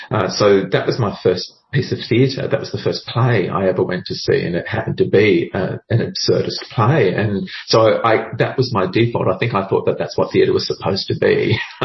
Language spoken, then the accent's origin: English; Darwin, Northern Territory, Australia; I grew up in Darwin, and I won tickets on the radio.